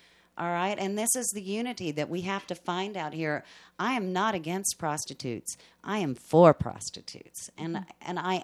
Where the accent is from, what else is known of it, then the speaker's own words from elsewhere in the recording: Kentucky, United States; I'm from Kentucky. I'm kind of a green girl.